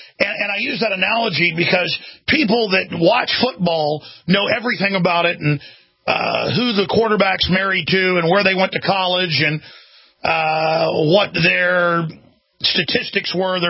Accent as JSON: {"language": "English", "region": "Texas", "country": "United States", "said": "I'm from Texas, folks. I mean, come on, that's the real state religion down here."}